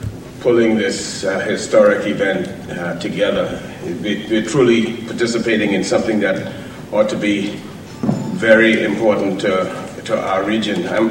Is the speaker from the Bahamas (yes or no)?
yes; Bahamas; I come from the Bahamas, and we're often described as a small island state, when in fact we're a nation of 700 even smaller islands with a total population of just over 300,000 people.